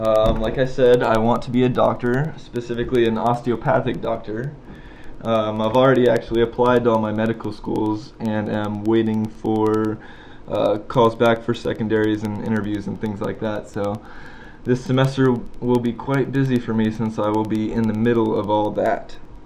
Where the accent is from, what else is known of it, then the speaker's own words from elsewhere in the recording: Encinitas, California, United States; Well, I'm a San Diego local. I grew up in Encinitas, which is about a half hour north of San Diego State.